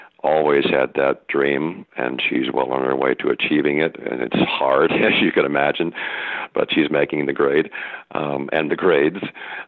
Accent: Texas, United States; now in San Francisco, United States; I grew up in North Texas, but lived all over the country during my Air Force service. But, you know, the West is where we call home.

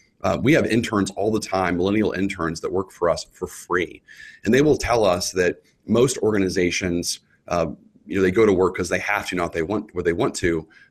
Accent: Texas, United States; I grew up in Texas, and of course grew up riding horses, and so I wanted to teach my two kids how to ride a horse.

